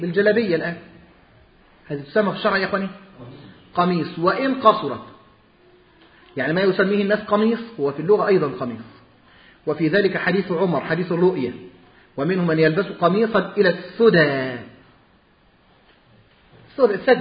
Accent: Egypt; عندنا في مصر

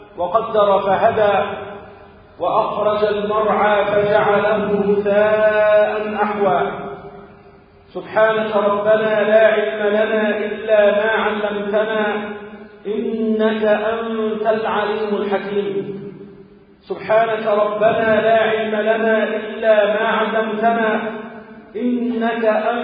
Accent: Egypt; اللهم اجعل بلدنا مصر سلما سلاما وأمنا أمانا سخاء رخاء وسائر بلاد المسلمين

